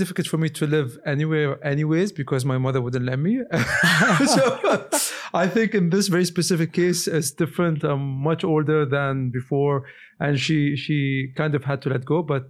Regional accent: Ajman, United Arab Emirates; I recently moved back to my hometown, Ajman, and it's the smallest emirate.

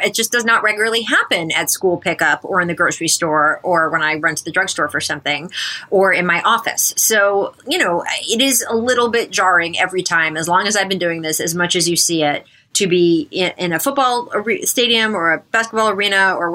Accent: East Coast, United States; We're both from the East Coast

